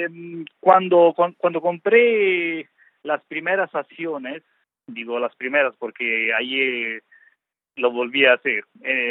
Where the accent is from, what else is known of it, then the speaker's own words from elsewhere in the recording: Naples, Campania, Italy; Spanish is a second language; porque yo soy de Nápoles